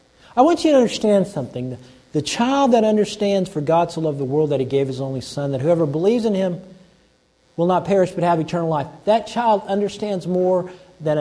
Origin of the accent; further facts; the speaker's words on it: Minnesota, United States; Or, you know, I'm from Minnesota. Governor Dayton.